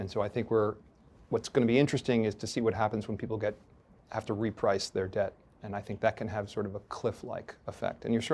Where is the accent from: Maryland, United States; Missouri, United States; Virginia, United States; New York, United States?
New York, United States; Chappaqua; I grew up in Chappaqua, New York.